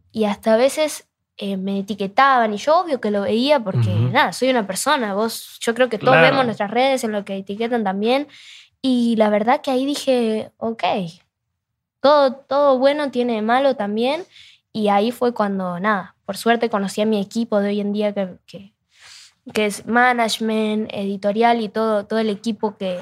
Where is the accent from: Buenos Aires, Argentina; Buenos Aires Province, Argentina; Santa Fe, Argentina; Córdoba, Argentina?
Santa Fe, Argentina; Rosario; Yo soy de Rosario y era como ir de, no sé, de México a Nueva York